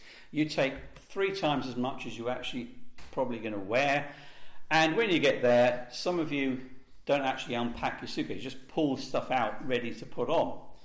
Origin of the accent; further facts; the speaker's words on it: East of England, United Kingdom; Well, I've lived in Bedfordshire all my life. I was born just down the road. You know, I'm English.